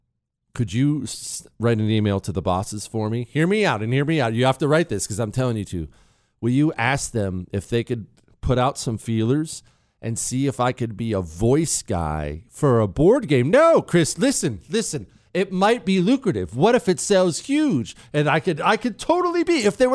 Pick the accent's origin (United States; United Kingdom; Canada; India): Canada; And as a Canadian, I appreciate the support you show our trucker heroes. I'm a former Canadian infantryman.